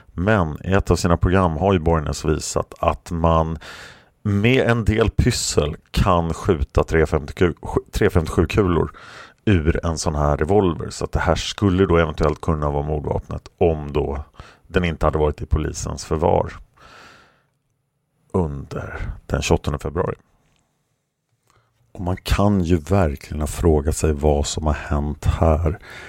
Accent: Sweden; som svensk kan man inte se

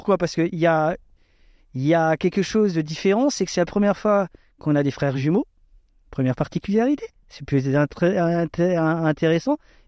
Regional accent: Grand Est, France; Ben, on est des Alsaciens.

